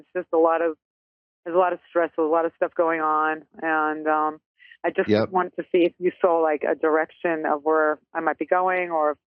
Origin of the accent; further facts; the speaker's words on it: Fort Lauderdale, Florida, United States; now in St. Augustine, United States; I just moved to St. Augustine. I'm from Fort Lauderdale.